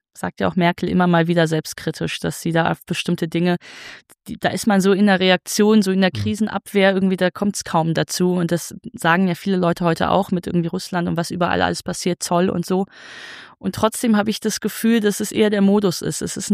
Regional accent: Wuppertal, North Rhine-Westphalia, Germany; weil sein Wahlkreis Wuppertal war, wo ich aufgewachsen bin.

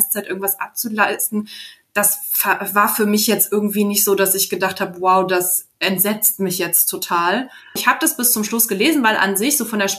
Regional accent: North Rhine-Westphalia, Germany; so einen aus meiner Heimat, so einen Niederrhein

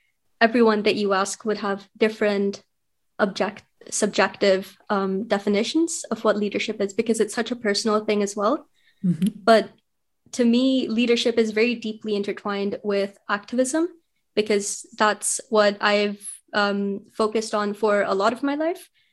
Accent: Germany; also born or lived in India; So I moved to Germany from India at a pretty young age. I was 5. So I spent the most of my life in Germany and I've grown up there. But of course, that doesn't take away from my Indian culture or my roots and my heritage.

